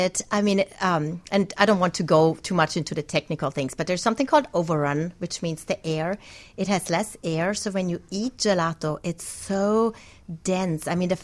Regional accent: Italy; moved away as an adult; now in United States; And I grew up in Italy. So I've lived in Italy for about 20 years.

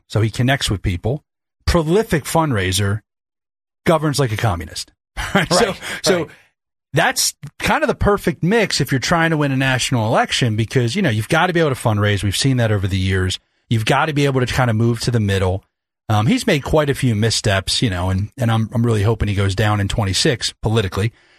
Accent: Boothwyn, Pennsylvania, United States; We just did some doors out in Booth Wynn, my hometown. It's kind of a surreal experience to be back here.

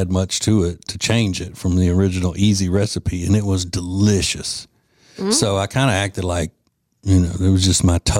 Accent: Louisiana, United States; I did add a little Tony Sachery's in it because I'm from Louisiana and you have to.

